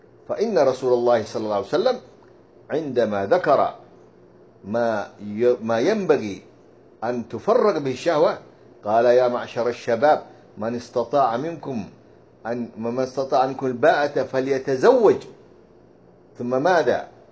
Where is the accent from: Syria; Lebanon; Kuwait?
Syria; now in Turkey; فنحن كنا كسوريين في تركيا